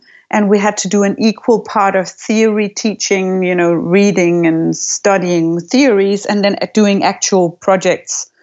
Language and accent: English; Aarhus, Central Denmark Region, Denmark; I grew up in Aarhus. It's the second largest city of Denmark, but it's very small. It's like 250,000 people.